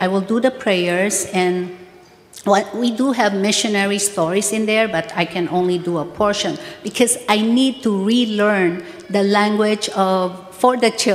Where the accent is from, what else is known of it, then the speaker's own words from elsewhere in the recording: United States; Actually, since I'm the American amongst the CF workers in the national office, they gave me that special room where I would have my own bathroom with hot shower.